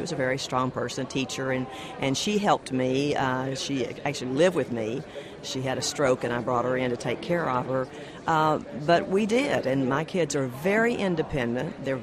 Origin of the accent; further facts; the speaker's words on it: Fort Worth, Texas, United States; I'm from District 12, which is primarily Fort Worth, Texas.